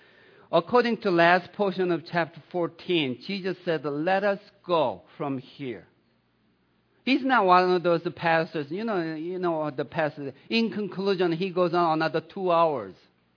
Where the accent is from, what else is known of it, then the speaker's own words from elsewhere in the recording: Sweden; English is a second language; now in Tucson, United States; After my family left my home country, Sweden, came here, and that was my first job as a cashier at JCPenney.